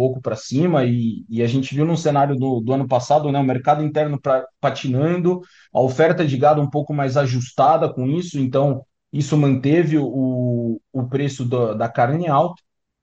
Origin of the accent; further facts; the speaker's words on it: São Paulo, Brazil; Eu sou de São Paulo